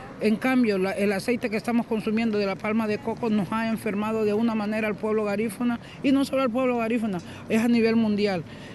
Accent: Santa Rosa de Aguán, Colón, Honduras; Mira, yo vengo de la costa norte de Honduras. Mi comunidad se llama Santa Rosa de Aguán. Estoy en el departamento de Colón.

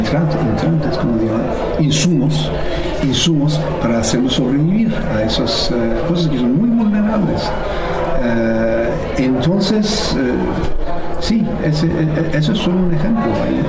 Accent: Iran; Por ejemplo, en mi tierra en Irán

